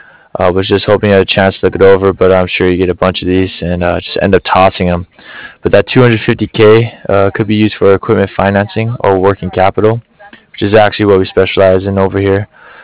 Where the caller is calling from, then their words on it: Cardiff, Wales, United Kingdom; I'm calling from Cardiff.